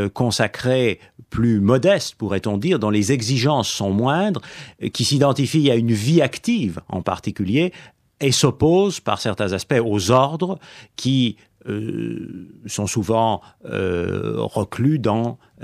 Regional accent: Auvergne-Rhône-Alpes, France; Oui, c'est ma terre natale

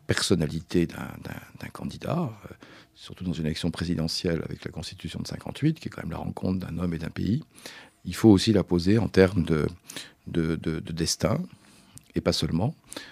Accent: Lyon, Auvergne-Rhône-Alpes, France; D'abord, je suis lyonnais.

